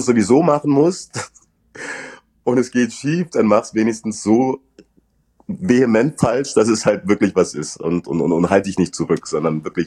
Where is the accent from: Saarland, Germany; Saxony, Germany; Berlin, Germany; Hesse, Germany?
Saarland, Germany; accent: Saarland dialect; ich musste meinen saarländischen Dialekt rauskriegen. Es hätte so eine leichte Färbung.